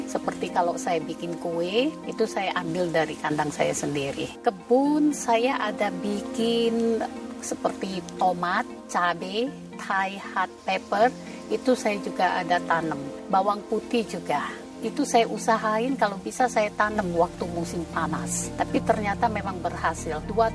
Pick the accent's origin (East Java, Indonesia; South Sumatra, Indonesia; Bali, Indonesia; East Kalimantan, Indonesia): South Sumatra, Indonesia; Palembang; moved away as an adult; now in United States; So, saya start buat pempek karena saya aslinya dari Palembang.